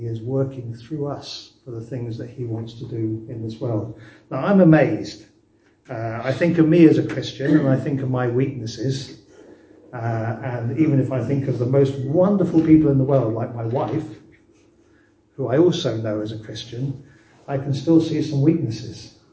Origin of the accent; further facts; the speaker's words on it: United Kingdom; being British and reserved and all the rest of it